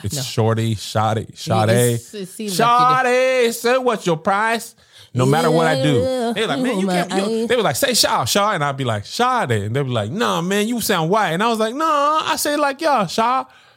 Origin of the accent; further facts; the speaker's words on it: El Paso, Texas, United States; Listen, when I grew up in El Paso, Texas, I've talked about this a lot. My black experience was mostly in the black church. El Paso, Texas, 95% Hispanic population. So I didn't really grow up around white people either.